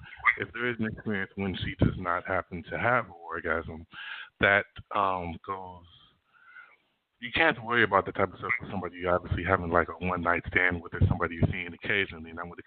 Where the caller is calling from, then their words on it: California, United States; I'm calling from Cali.